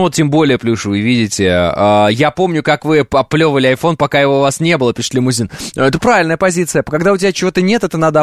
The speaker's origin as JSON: {"language": "Russian", "country": "Kazakhstan", "said": "Мы, казахи, любим конину"}